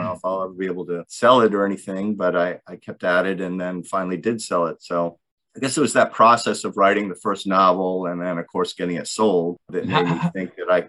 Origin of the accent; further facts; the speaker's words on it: Florida, United States; also born or lived in Detroit, United States / Virginia / Mississippi / Louisiana; I was born in Detroit. My family moved to Florida when I was about 9, and I went to college in Virginia, Mississippi, Louisiana, and I spent a good amount of time in the South.